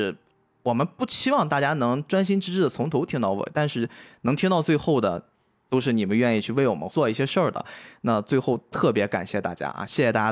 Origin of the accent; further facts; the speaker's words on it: Liaoning, China; accent: Dalian; 虽然我跟斯外克我们是属于那种我们叫海蛎子派播客啊，我们有一点口音啊